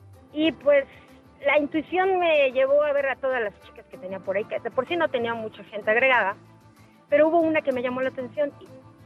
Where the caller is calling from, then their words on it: Mexico City, Mexico; De la CDMX.